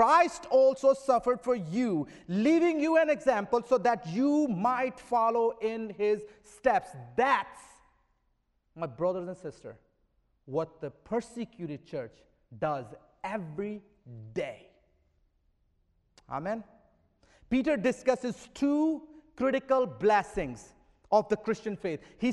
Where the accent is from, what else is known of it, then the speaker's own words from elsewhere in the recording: Pakistan; It is so interesting that growing up in Pakistan, almost every message that my father preached in his church contained the element of steadfast, stay focused, rejoice, endure, and wait for the Lord.